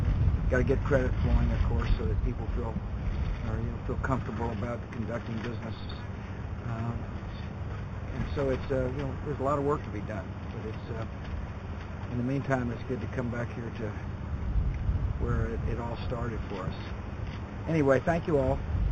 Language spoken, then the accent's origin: English; Midland, Texas, United States; Lars raised in Midland, I was raised in Midland. This is one of the three homes I lived in.